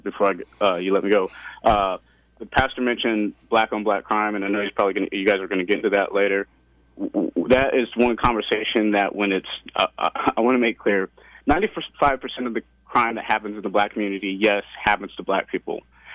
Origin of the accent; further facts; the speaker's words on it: Kansas City, Missouri, United States; I'm from Kansas City.